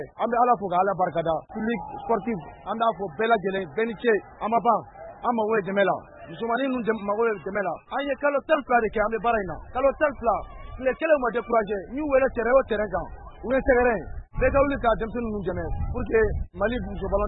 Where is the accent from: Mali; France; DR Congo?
Mali; Je suis Malien